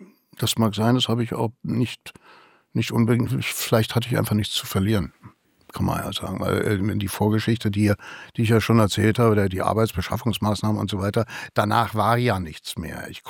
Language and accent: German; Berlin, Germany; wenn mich jemand fragt, wo ich herkomme, würde ich als erstes immer sagen Berlin.